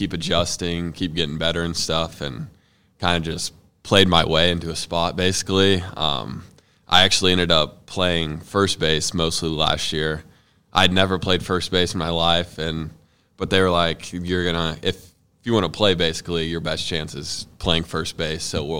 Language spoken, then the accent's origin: English; Kingman, Kansas, United States; I grew up in Kingman, Kansas, so it's a little bit west of Wichita. A lot like Concordia, actually.